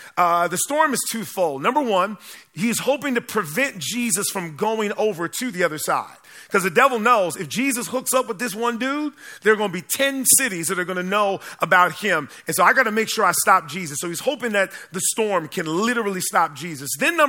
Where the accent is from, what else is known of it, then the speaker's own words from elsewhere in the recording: Maryland, United States; I remember growing up in Columbia Union College, and we used to get credit for worship.